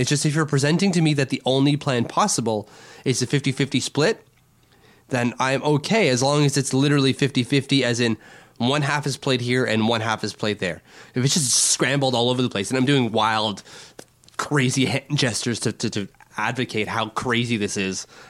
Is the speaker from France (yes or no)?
yes; France; accent: French; English is a second language; In like my French accent, do I have to say it that way?